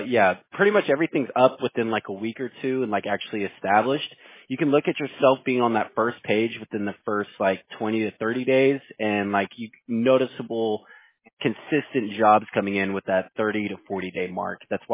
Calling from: Houston, Texas, United States; I'm out of Houston, Texas.

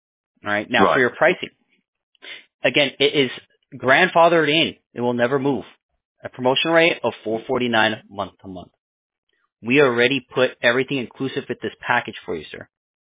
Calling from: Pennsylvania, United States; Me personally, I'm in Pennsylvania, sir. I'm on the East Coast.

